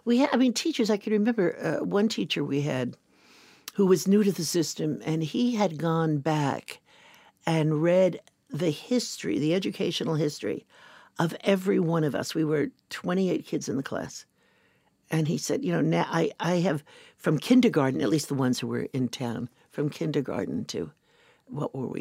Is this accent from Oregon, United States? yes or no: no; Paramus, New Jersey, United States; I grew up about 15 miles outside of New York City, in what was then a new suburb, Paramus, New Jersey.